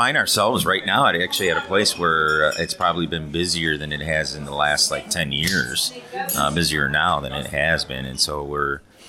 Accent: United States; No bash against, you know, I mean, I'm an American, so.

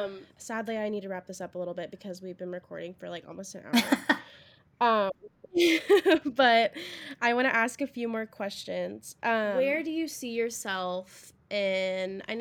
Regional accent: Texas, United States

